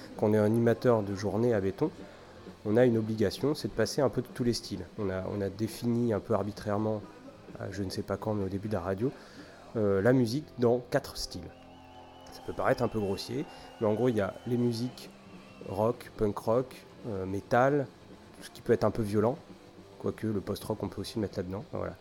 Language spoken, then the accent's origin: French; Bourges, Centre-Val de Loire, France; quand on est de la région centre, moi je viens de Bourges.